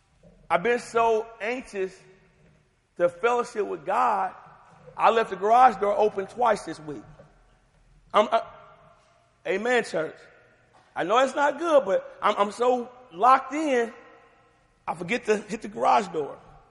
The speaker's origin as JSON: {"language": "English", "region": "Tennessee", "country": "United States", "said": "I'm from Tennessee, and I'm a little country sometimes. And we have a little saying in Tennessee."}